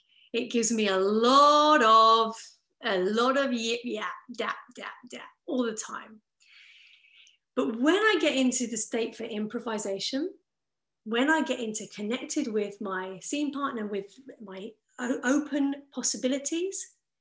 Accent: England, United Kingdom; because I'm English, and in English we're terrible at saying no

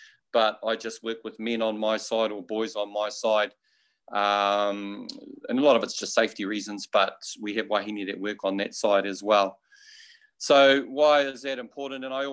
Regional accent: New Zealand; because I grew up in New Zealand in the 1970s

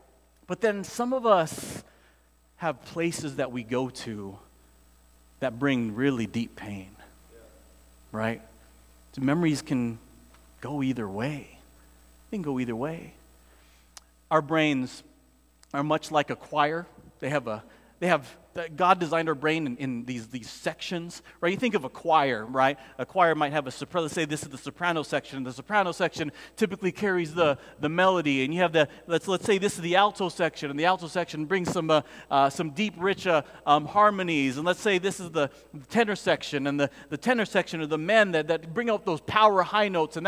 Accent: San Diego, California, United States; I grew up in South Bay. I graduated from Morris High School. Grew up in Paradise Hills, Southeast San Diego, right? I was a Navy brat.

